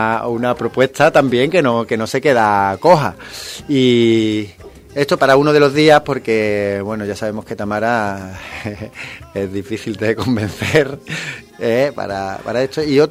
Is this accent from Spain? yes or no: yes; Jerez de la Frontera, Andalusia, Spain; also born or lived in Seville; Criado en Jerez de la Frontera, porque mi madre es de Jerez, pero nacido en Sevilla.